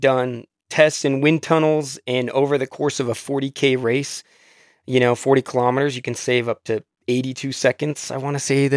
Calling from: Salt Lake City, Utah, United States; Yeah, hello. … I'm calling in from Salt Lake City, Utah.

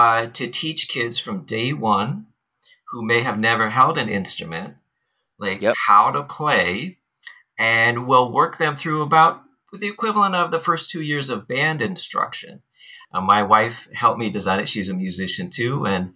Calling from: Honolulu, Hawaii, United States; I'm calling from Honolulu, Hawaii.

